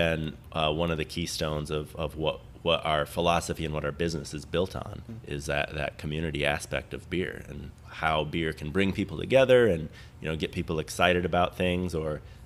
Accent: Rochester, New York, United States; where I was growing up in Rochester, New York, there was a store called Beers of the World.

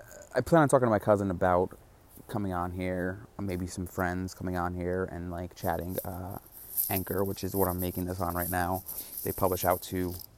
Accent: Connecticut, United States; also born or lived in California; So now I'm originally from Connecticut, and back in Connecticut now

